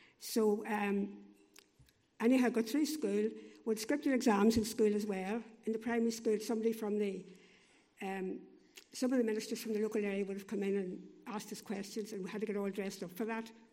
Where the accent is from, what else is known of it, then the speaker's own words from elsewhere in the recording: Rosslea, Northern Ireland, United Kingdom; I was brought up in County Fermanagh, just outside a little village called Rosslea, and I had five sisters and two brothers, and we lived on a farm. We had a farm, and we're Church of Ireland